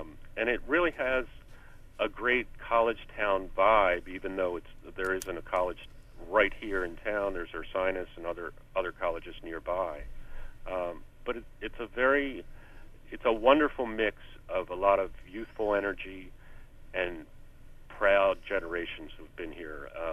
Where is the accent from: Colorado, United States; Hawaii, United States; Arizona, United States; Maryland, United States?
Maryland, United States; Baltimore; but I grew up in Baltimore, which was also a blue-collar type hometown, and so there were a lot of echoes of my own childhood that I was able to use in this book.